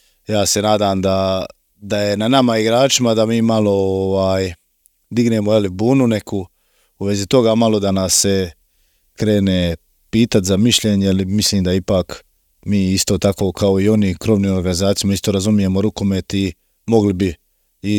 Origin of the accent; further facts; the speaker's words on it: Croatia; normalno Hrvati kao Hrvati ciljamo samo na najviše